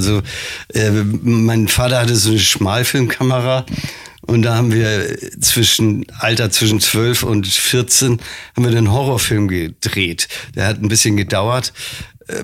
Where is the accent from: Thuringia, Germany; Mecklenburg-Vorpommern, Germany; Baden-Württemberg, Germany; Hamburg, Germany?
Hamburg, Germany; born or raised there